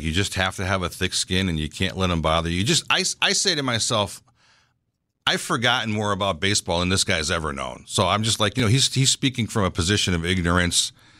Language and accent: English; Berlin, United States; because I grew up in Berlin